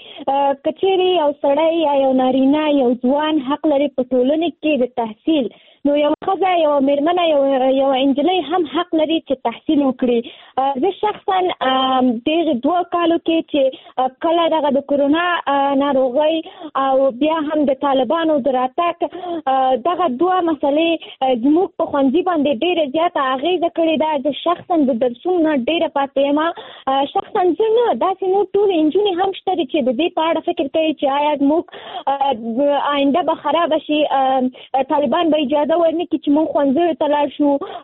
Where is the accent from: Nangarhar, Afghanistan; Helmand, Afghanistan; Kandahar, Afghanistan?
Nangarhar, Afghanistan; now in Kabul, Afghanistan; ما د ننګرهار د ولایت نه فعلاً په کابل کې ژوند کوم